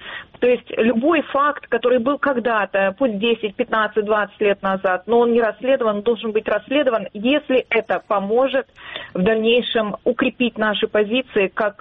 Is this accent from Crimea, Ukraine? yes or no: yes; Crimea, Ukraine; я тоже крымчанка